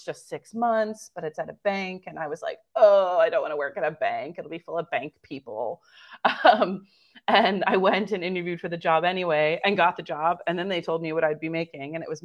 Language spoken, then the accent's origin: English; United States; Like, we're both American, right?